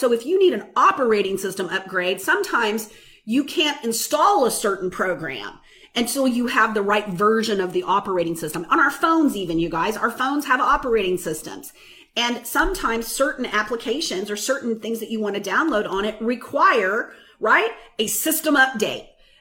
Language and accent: English; the South, United States; We grew up in church. I grew up in the Bible Belt. I grew up in a denominational background.